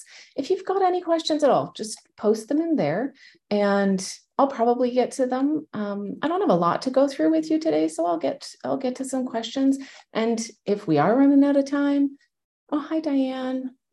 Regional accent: Ontario, Canada; I am Canadian from north of Toronto and heading back to New York.

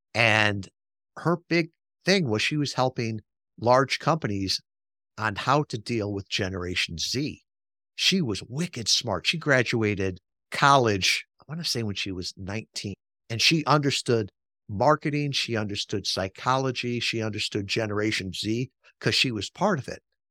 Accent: Chicago, Illinois, United States; Sorry, I grew up in Chicago.

